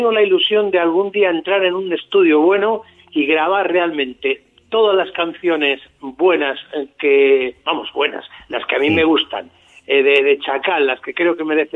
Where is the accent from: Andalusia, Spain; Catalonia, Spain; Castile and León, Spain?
Castile and León, Spain; Venta de Baños; En el 23 hicimos una aparición de nuevo en Venta de Baños, en mi pueblo